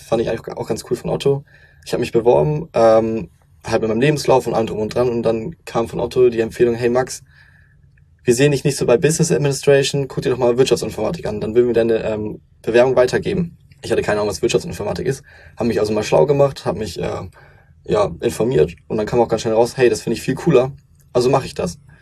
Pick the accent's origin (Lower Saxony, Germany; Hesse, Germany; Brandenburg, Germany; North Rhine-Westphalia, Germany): Lower Saxony, Germany; also ich komme aus Niedersachsen, 13 Jahre dann zur Schule gegangen sind.